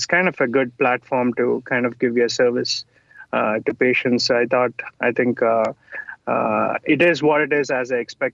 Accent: India; English is a second language; now in United States; Yeah, so I grew up in India. That's where I spent most of my childhood. And I moved to the United States to pursue a career in medicine.

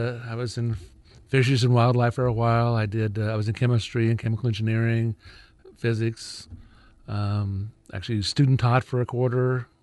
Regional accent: Oregon, United States; Well, I grew up in Eastern Oregon and went to Corvallis at Oregon State and then went to medical school in Portland at University of Oregon Health Sciences Center.

